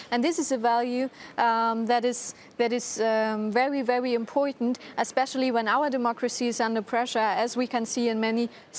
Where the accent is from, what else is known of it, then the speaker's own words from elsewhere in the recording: Mecklenburg-Vorpommern, Germany; English is a second language; I'm also from a rural area. I'm from Mecklenburg-Vorpommern. It's in the northeastern part of Germany.